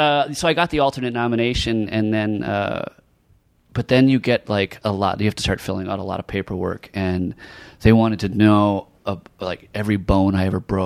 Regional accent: Milwaukee, Wisconsin, United States; Milwaukee.

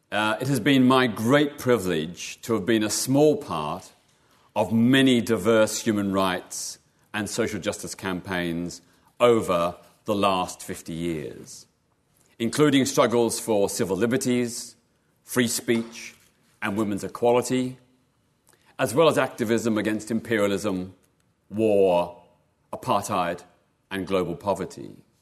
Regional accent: Melbourne, Victoria, Australia; I was born in Melbourne, Australia in 1952. Growing up in a period of illiberal government and anti-communist witch hunts. My parents were conservative, working class, evangelical Christians.

